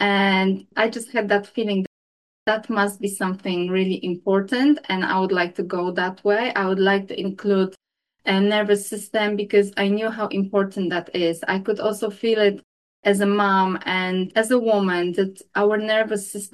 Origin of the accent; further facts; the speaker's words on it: Poland; now in London, United Kingdom; Okay, so I'm based in London, but originally I am from Poland. But I live here now with, as you mentioned, my two twin boys. They are teenagers now, and with my husband.